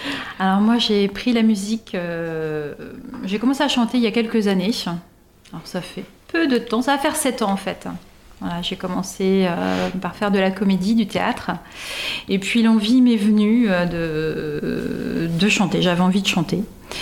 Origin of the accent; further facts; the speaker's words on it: France; now in Charente-Maritime, France; Moi, je suis du Nord-Est.